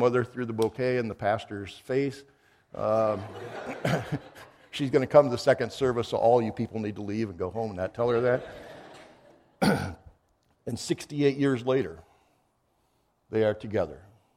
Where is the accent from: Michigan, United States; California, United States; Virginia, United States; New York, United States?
Michigan, United States; Corunna; I was born and raised in Corunna, Michigan. Went to a chapel there, and dad was an elder